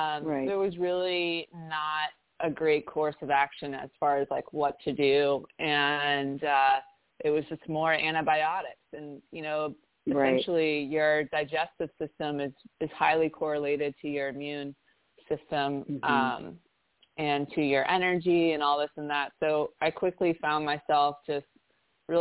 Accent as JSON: {"language": "English", "region": "East Coast", "country": "United States", "also_born_or_lived": "Philadelphia / Detroit", "lives_now": "California, United States", "said": "I'm from the East Coast and lived in Philadelphia a long time, Detroit, and then California wooed me over, and I haven't been able to leave."}